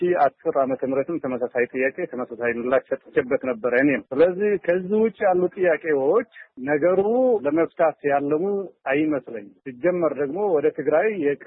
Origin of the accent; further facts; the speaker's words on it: Tigray, Ethiopia; እኔም የራያ ተወላጅ ነኝ። ራያ አዘው ልጅ ነኝ።